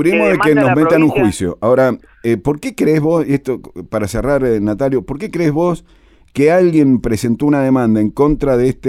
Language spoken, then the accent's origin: Spanish; Mendoza, Argentina; somos los mendocinos